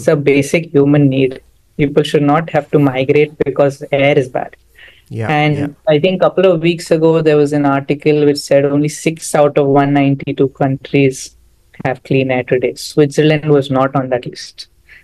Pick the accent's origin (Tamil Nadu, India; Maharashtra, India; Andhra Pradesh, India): Maharashtra, India; Mumbai; Yeah, I mean, I'm still Indian, right? Born and brought up in Bombay.